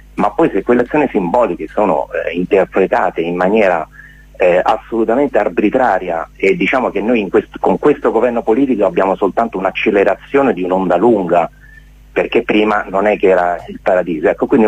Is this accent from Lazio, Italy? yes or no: yes; Rome, Lazio, Italy; sono di Roma